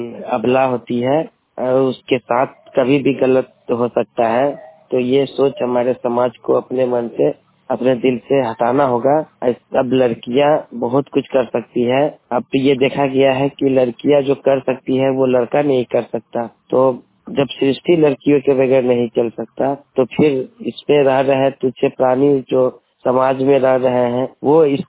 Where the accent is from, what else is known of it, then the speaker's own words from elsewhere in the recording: Muzaffarpur, Bihar, India; मैं बिहार जिला मुजफ्फरपुर से हूँ।